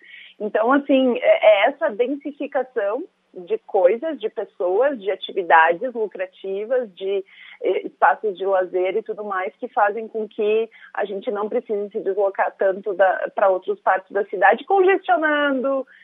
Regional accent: Flores da Cunha, Rio Grande do Sul, Brazil; Eu sou de Flores da Cunha, a gente tem um centro muito característico aqui numa cidade de 30 mil habitantes.

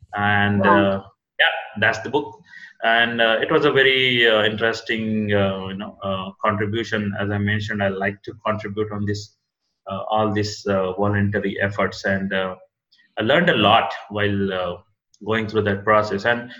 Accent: India; Second, you're getting it to India, that too in my hometown.

